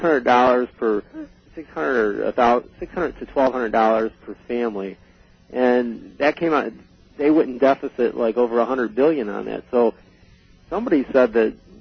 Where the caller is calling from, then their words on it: Fowlerville, Michigan, United States; I'm calling from Fowlerville. It's about 30 miles east of Lansing